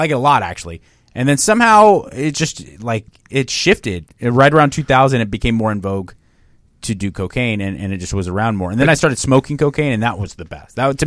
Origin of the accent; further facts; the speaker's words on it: Pasadena, California, United States; Like Pasadena area, right down the street.